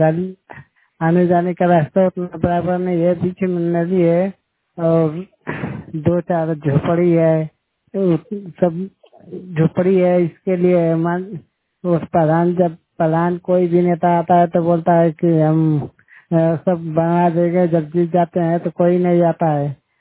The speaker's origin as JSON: {"language": "Hindi", "region": "Uttar Pradesh", "country": "India", "said": "जिला मऊ, उत्तर प्रदेश, फतेहपुर मंडल। मेरे गांव राजभर का बस्ती है, मुड़ा और मनियार के बाजू में।"}